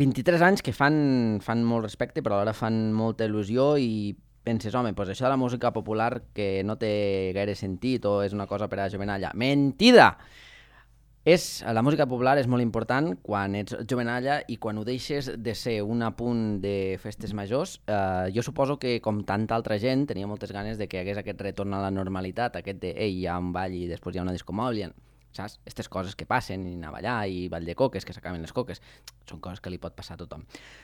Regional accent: Els Guiamets, Catalonia, Spain; a la dels Guiamets, al meu poble, va ser una cosa... espectacular

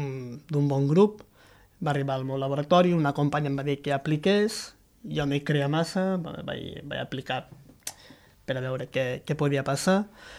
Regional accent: Catalonia, Spain; Som tres catalans

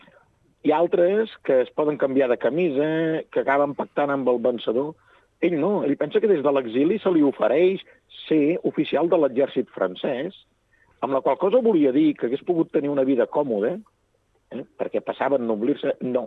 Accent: Catalonia, Spain; sobretot la gent de la meva comarca, el Baix Camp, que sovint som propers al Priorat

